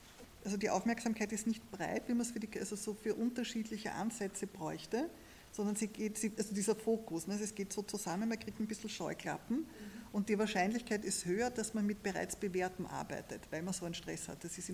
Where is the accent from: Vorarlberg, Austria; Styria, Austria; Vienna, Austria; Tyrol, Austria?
Vienna, Austria; ich bin in Wien aufgewachsen, in der Stadt